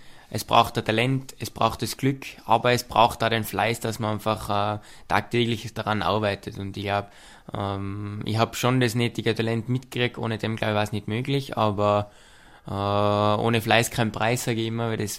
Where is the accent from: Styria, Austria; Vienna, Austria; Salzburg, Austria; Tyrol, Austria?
Tyrol, Austria; Rum; Also ich bin in Ruhm aufgewachsen, bin da Volksschule gegangen und auch Hauptschule.